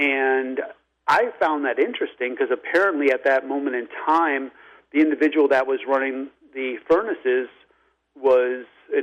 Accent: Danbury, Connecticut, United States; I grew up in the Danbury area

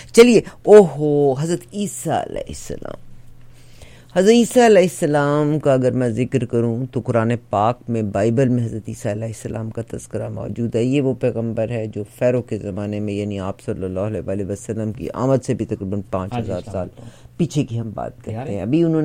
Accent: Pakistan; now in Canada; اب یہ انڈیا والے مائنڈ نہ کریں, میں پاکستانی ہوں اور میں کینیڈین ہوں آف کورس

